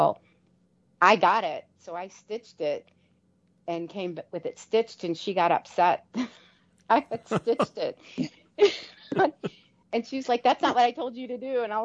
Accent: Virginia, United States; I grew up and went near Williamsburg, and colonial things speak to me and old things speak to me.

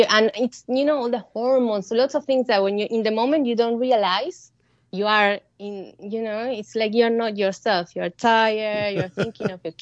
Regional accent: Salta, Argentina; English is a second language; moved away as an adult; also born or lived in Buenos Aires; I grew up in Salta. I moved to Buenos Aires, which is quite far. It's, I think, 900 miles, like 2 hours by plane, right? It's very far away.

